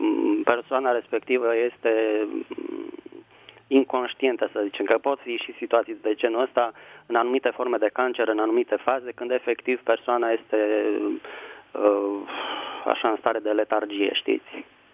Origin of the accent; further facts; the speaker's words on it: Bucharest, Romania; Bună seara! … sunt din București.